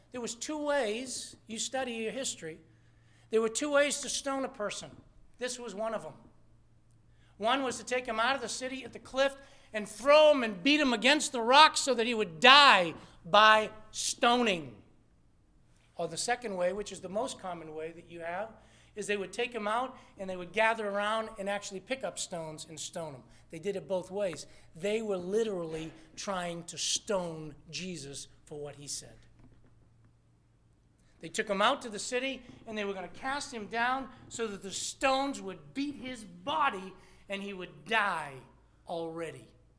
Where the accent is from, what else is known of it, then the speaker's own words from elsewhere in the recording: Lawrence, Massachusetts, United States; I grew up in the Greater Lawrence area.